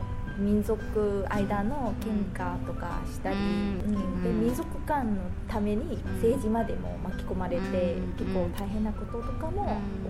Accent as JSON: {"language": "Japanese", "country": "Malaysia", "second_language": "Japanese", "said": "マレーシアから来た"}